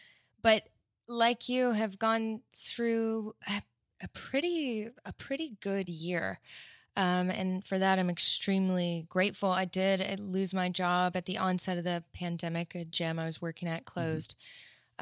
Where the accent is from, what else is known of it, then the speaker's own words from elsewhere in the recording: Deep South, United States; I'm from the Deep South. You know, I grew up in such a conservative place.